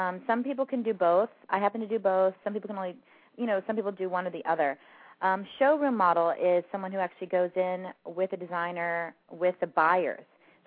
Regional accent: Texas, United States; Like, I know I'm originally from South Texas

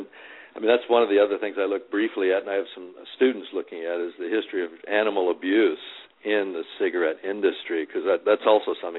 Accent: Texas, United States; I'm from Texas. My grandfather was in the Ku Klux Klan.

